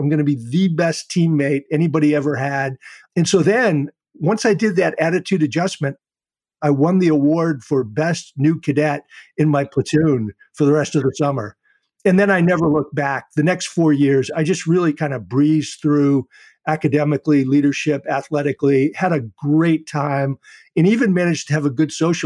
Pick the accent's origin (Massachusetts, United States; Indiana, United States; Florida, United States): Massachusetts, United States; Holbrook; So I grew up in a town called Holbrook, Massachusetts, just outside of Boston, kind of a blue-collar, ethnic, Irish, Italian town.